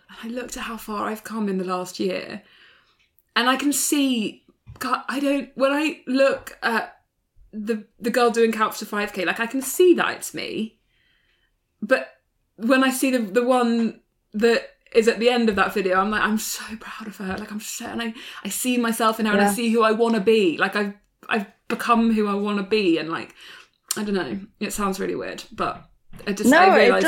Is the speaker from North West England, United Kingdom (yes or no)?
no; London, United Kingdom; I'm a Londoner. Like, you know, I've always been London.